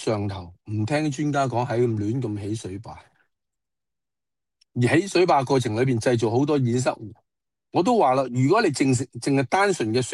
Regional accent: Hong Kong

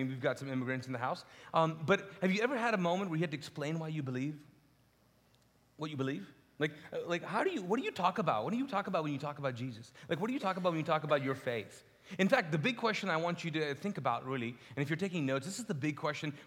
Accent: Kuwait; also born or lived in Pakistan; I grew up as a Muslim, and I'm actually from Pakistan, but I grew up and was raised in Kuwait.

